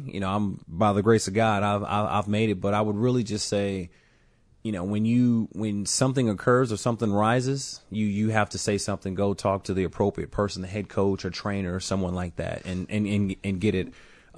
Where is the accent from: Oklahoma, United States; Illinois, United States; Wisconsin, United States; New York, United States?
Illinois, United States; Chicago; born there; I will say this, Miss Sandy. I was born on the South Side.